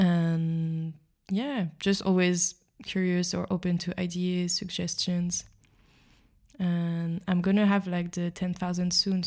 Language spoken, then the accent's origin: English; Paris, Île-de-France, France; as I come from Paris.